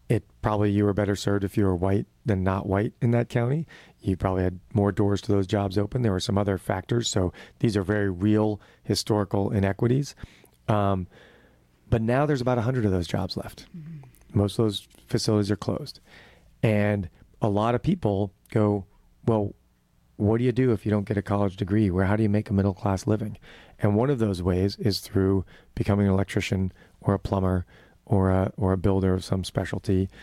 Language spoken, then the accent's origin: English; Massachusetts, United States; When I grew up just outside of Boston for 10 months a year